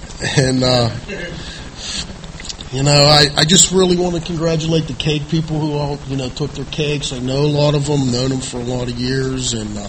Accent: Pittsburgh, Pennsylvania, United States; I grew up in Pittsburgh, Pennsylvania, kind of a child of the 70s.

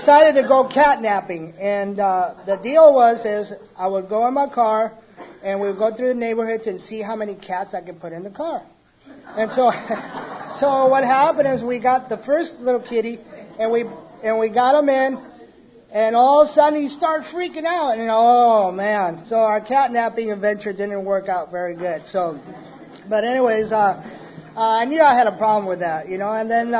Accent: Hawaii, United States; I'm an alcoholic. I'm from Hawaii.

